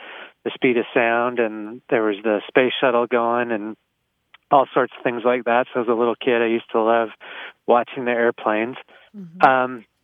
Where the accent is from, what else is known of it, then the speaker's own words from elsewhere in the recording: California, United States; now in Utah, United States; I grew up in the high desert of California in the mid-70s, and it was obviously pretty hot there.